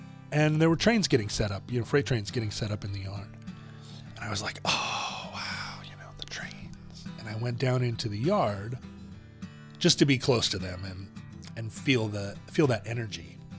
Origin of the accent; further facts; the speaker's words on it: Alaska, United States; And growing up in Alaska, I couldn't have imagined such a place existed.